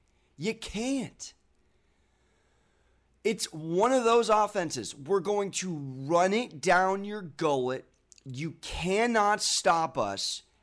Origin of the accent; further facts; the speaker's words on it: San Diego, California, United States; I'm from San Diego.